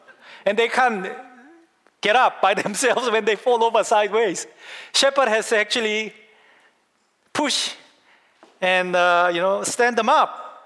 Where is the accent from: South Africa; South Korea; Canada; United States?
South Korea; English is a second language; when I was year 12 or year 11, like, you know, I came freshly from Korea. I didn't even know how to speak English